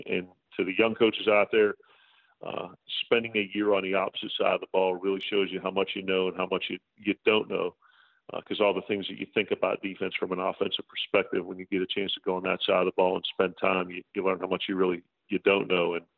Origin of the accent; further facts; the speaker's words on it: Pittsburgh, Pennsylvania, United States; Yeah, I grew up in Pittsburgh, youngest of three. Dad worked in the mill, worked two or three jobs. You know, my mom stayed at home for the most part. We were all first-generation college